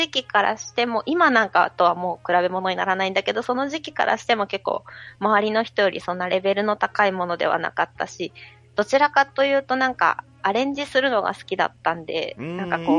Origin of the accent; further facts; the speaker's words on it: Aichi, Japan; 地元の愛知止まりですけどね